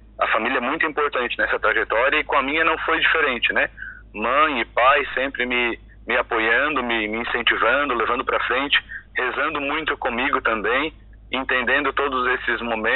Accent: Santa Rosa do Sul, Santa Catarina, Brazil; Isso, sou natural de Santa Rosa, nascido aqui e criado aqui também.

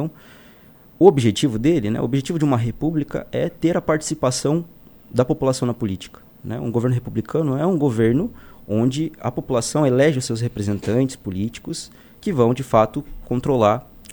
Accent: Marau, Rio Grande do Sul, Brazil; born there; Eu nasci em Marau, no Rio Grande do Sul.

